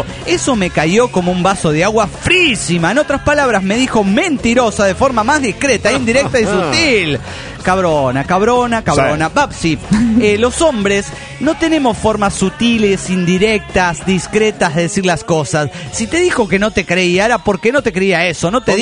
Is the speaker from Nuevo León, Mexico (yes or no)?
yes; Monterrey, Nuevo León, Mexico; de Monterrey.